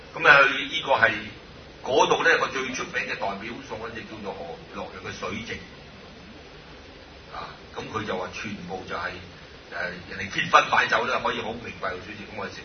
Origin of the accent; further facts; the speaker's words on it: Hong Kong; 我們如果我們香港人搞了，我們搞水質了